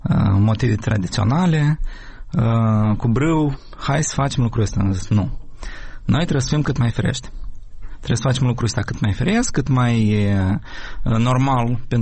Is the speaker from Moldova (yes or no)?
no; Ukraine; Romanian is a second language